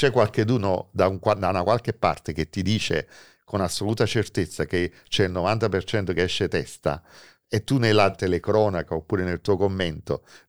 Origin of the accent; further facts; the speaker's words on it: Naples, Campania, Italy; e questo io da napoletano lo ritengo assurdo